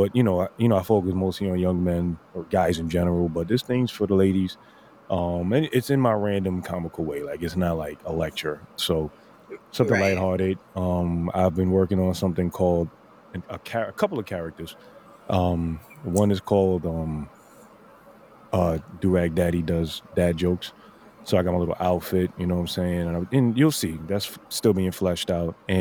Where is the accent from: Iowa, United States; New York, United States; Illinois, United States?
New York, United States; I do like saying I'm from New York, especially when I was a younger man running the streets. And, you know, I'm from the Bronx.